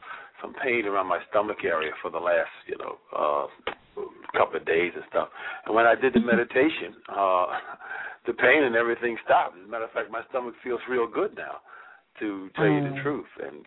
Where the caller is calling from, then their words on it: Brockton, Massachusetts, United States; Brockton, Massachusetts.